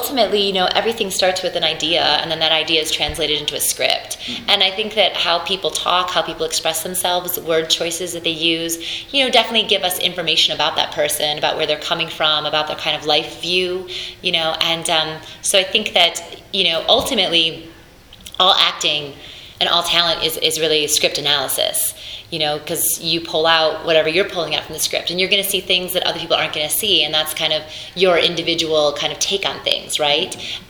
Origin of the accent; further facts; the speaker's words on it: Oak Park, Michigan, United States; so I grew up outside Detroit, Michigan. So a northwest suburb called Oak Park.